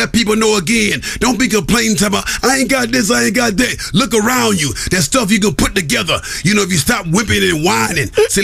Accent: Chicago, Illinois, United States; I come from Chicago.

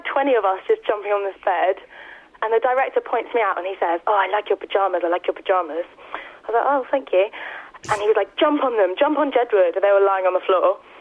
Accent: Wellington, New Zealand; I'm 17, and I'm from Wellington City.

